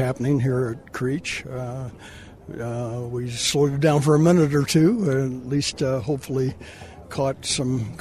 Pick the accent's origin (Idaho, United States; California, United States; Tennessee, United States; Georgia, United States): California, United States; Berkeley; Berkeley, California.